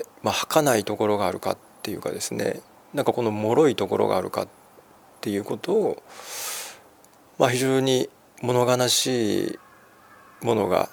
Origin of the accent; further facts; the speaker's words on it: Kobe, Hyogo, Japan; now in Tokyo, Japan; 私自身は神戸出身なので、東京で働いていると、どこか、アウェーっていう感じがあってですね、やっぱ関西の方がホームグラウンドという感じが、あるんですが、ただ自分が生まれ育ったアパートというか公団住宅ですが、壊されちゃってですね、